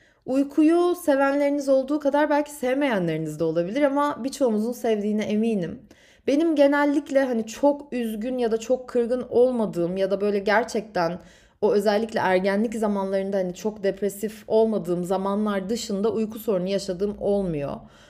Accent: Istanbul, Turkey; bu ev dediğim gibi benim büyüdüğüm ev olmasının yanı sıra Kendimi yuvamda hissettiğim ve aynı zamanda Minnoş'la, benim 21 sene neredeyse yaşayan kedimle tanıştığım ve o Yeşilköy camiası da o kadar tanıdıktı ki bana.

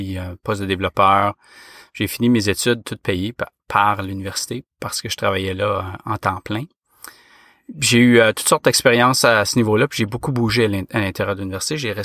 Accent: Ottawa, Ontario, Canada; je suis d'Ottawa, au Canada.

